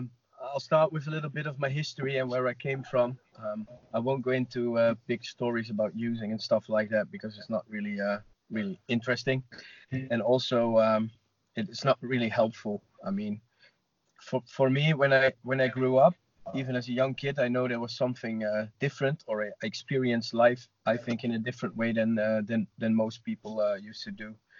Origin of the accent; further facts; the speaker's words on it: Netherlands; I'm from Holland.